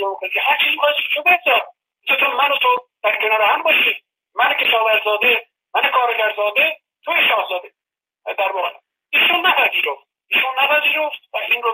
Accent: Iran; همه ما شهروند ایرانی هستیم

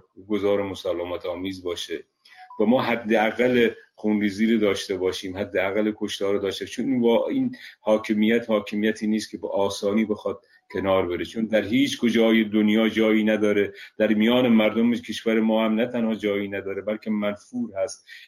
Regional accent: Iran; من به عنوان یک ایرانی

